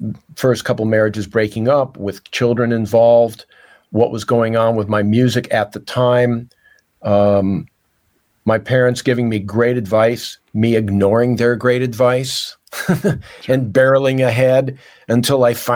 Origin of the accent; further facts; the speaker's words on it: Rochester, New York, United States; now in Portland, United States; I was performing in my hometown of Rochester, New York, at a fringe festival there